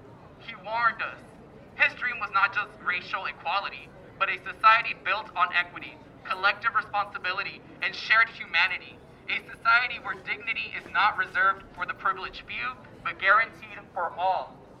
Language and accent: English; Guanajuato, Mexico; now in Boyle Heights, United States; I was raised in Mexico and here in the beautiful, in the state of Guanajuato, and have been called, have called Boyle Heights my home for the last 5 years.